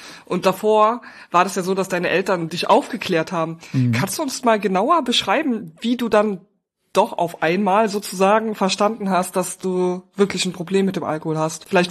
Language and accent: German; Trier, Rhineland-Palatinate, Germany; now in Berlin, Germany; Ich komme aus Trier und bin geflüchtet nach Berlin vor meiner Sucht.